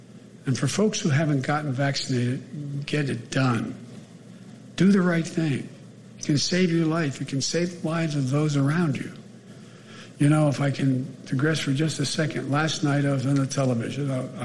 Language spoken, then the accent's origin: English; Pennsylvania, United States; I'm from Pennsylvania.